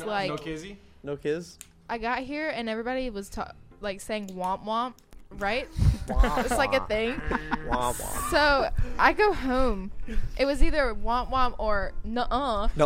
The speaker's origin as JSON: {"language": "English", "region": "North Carolina", "country": "United States", "said": "I'm going to go to the SGA and I'm going to like raise Kane because I'm from North Carolina."}